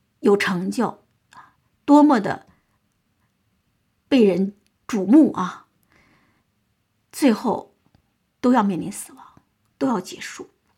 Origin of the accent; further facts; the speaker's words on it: China; 我们中国人用了个音啊